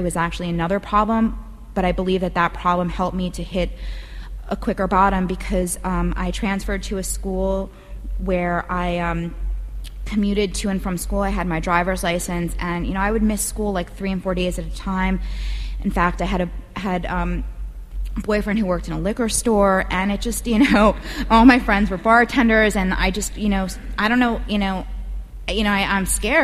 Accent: New York, United States; I grew up in New York. I was around a lot of drinking when I was very young

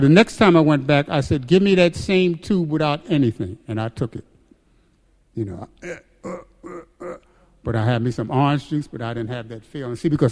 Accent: Bay Ridge, New York, United States; And I grew up in Bay Ridge.

